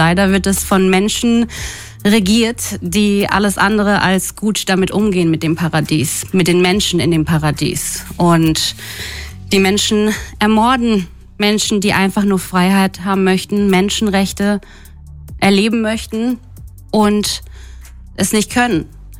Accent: Germany; Man würde korrekt sagen Deutsch-Iranerin. Ich sehe mich als Iranerin. Meine Heimat ist Deutschland, aber meine Verwurzelung ist halt der Iran.

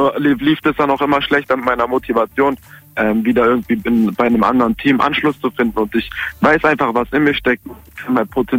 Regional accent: Germany; born there; Ich bin in Deutschland geboren.

